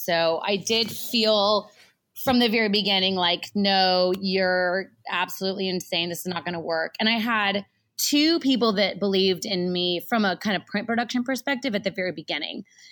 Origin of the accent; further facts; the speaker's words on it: Texas, United States; Y'all, I say y'all, I'm from Texas.